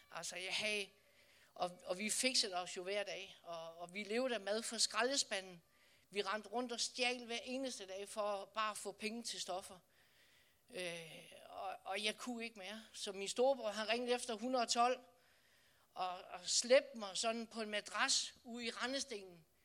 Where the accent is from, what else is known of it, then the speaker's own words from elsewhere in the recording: Odense, Region of Southern Denmark, Denmark; Og det liv ude i Vollsmose, hvor jeg voksede op